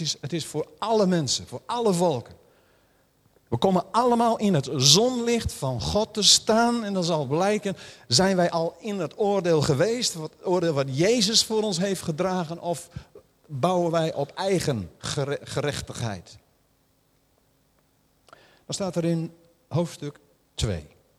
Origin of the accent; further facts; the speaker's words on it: Netherlands; Dan denk je, ja, ik ben Nederlander, maar ik schaam me voor wat hier gebeurt.